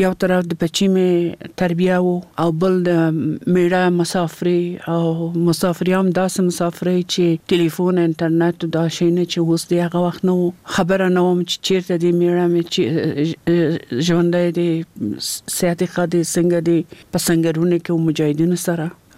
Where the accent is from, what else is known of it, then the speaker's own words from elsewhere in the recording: Kabul, Afghanistan; زه د کابل یم او په کابل ښار کې پیدا شوم او د دلته په کابل کې ما سبک ویلی ده.